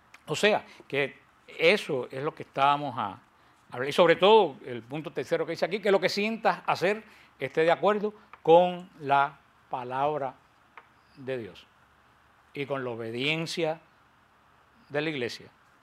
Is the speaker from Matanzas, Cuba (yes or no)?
no; Pinar del Río, Cuba; de allá de mi tierra, de Pinal del Río